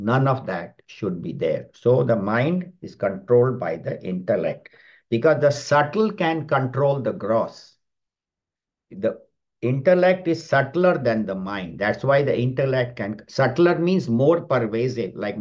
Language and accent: English; California, United States; So we said, "We are from California. We belong to Chinmaya Mission."